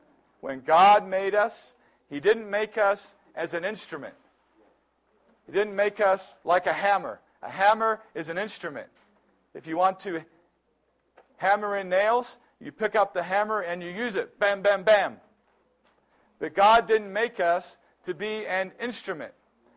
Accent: New Zealand; You know, I grew up in New Zealand

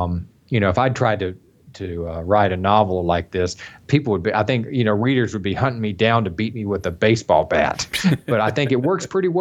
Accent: Wetumpka, Alabama, United States; I grew up in central Alabama near Wetumpka. That's near Montgomery.

